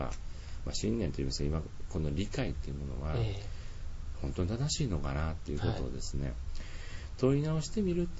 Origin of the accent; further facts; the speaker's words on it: Kansai, Japan; まあ、私関西人だから言うわけじゃないんですけれども